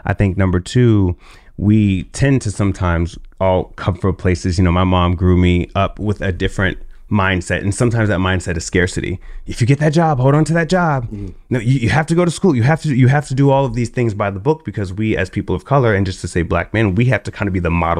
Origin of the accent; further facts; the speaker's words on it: New York, United States; now in Los Angeles, United States; So I came to LA from New York singing and songwriting.